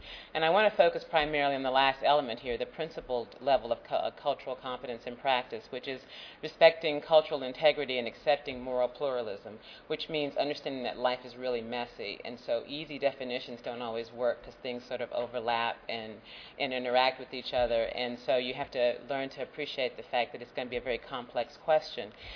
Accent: Texas, United States; I'm also a Texan, so there's a sense of community about when you're a Texan

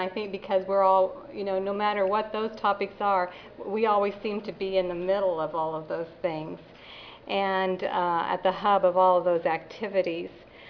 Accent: Pretty Prairie, Kansas, United States; this is my hometown of Pretty Prairie, Kansas. Population of 650.

